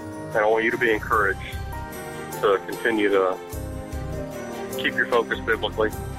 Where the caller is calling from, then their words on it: Alabama, United States; Randy, I'm calling from Central Alabama.